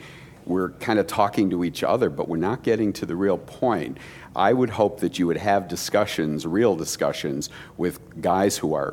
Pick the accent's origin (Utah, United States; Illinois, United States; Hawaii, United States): Illinois, United States; Chicago; I'm from Chicago, and I'd appreciate no pictures.